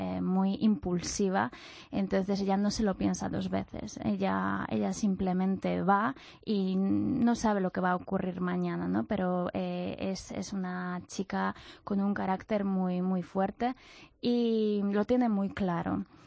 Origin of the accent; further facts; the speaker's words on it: Poland; Spanish is a second language; now in Spain; Yo siendo polaca nunca he pasado tanto frío, sinceramente.